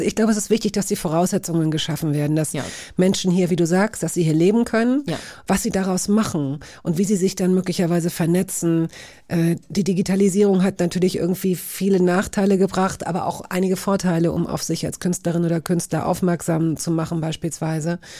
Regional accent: Hanover, Lower Saxony, Germany; now in Berlin, Germany; Ich komme aus Hannover.

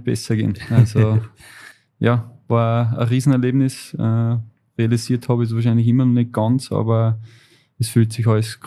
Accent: Austria; born there; Aber ich glaube, ich bin der einzige gebürtige Österreicher, wo das bis jetzt geschafft hat.

